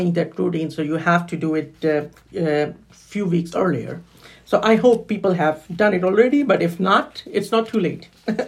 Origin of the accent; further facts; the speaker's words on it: Pakistan; moved away as an adult; also born or lived in United Arab Emirates; Basically, I'm from Pakistan, and I did my graduation in year 2000. So after 10 years, for 10 years after my graduation, I kept on working in Pakistan. Then I moved to United Arab Emirates.